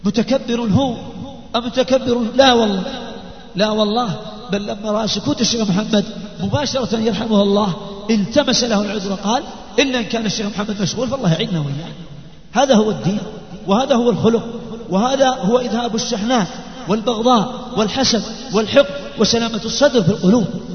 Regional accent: Buraidah, Al-Qassim, Saudi Arabia; في جعل درس عندنا في بريدة

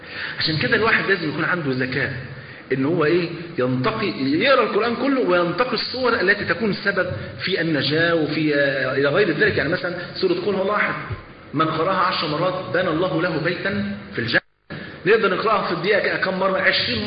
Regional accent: Egypt; أذكر بمناسبة الحديث ده في التسعينات عندنا في مصر

